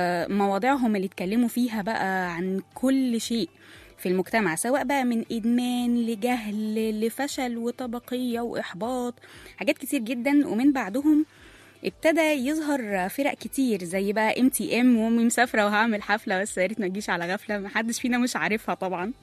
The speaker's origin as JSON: {"language": "Arabic", "country": "Egypt", "said": "بس السؤال هنا, ازاي نقدر كمصريين نعمل نفس النوع من التركات دي؟"}